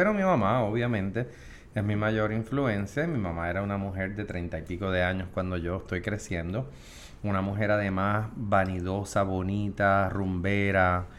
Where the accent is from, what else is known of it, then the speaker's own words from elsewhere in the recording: Santurce, Puerto Rico; Y yo pues me crié en Santurce, obviamente entiendo la calle.